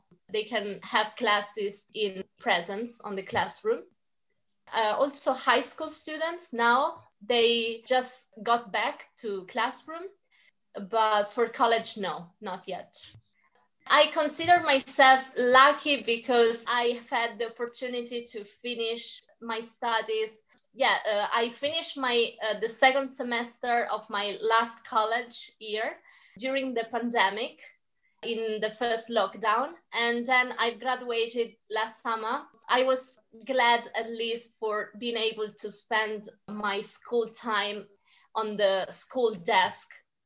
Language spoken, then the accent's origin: English; Umbria, Italy; first language Italian; English is a second language; I'm 23 and I'm currently living in my hometown. There is a small town in Umbria that is in the center of Italy.